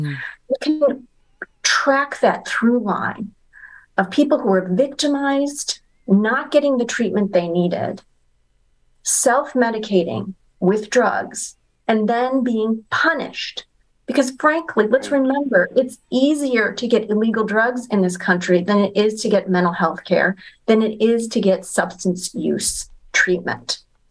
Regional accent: Michigan, United States; You know, I was frankly shocked, and I'm from Michigan, so I'll fully confess this.

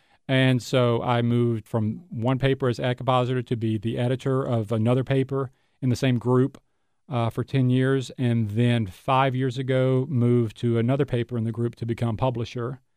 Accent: Louisiana, United States; I grew up on the Louisiana-Arkansas border. My maternal grandmother lived just across the border in Columbia County, where most of these stories take place, and I lived on the Louisiana side, my parents.

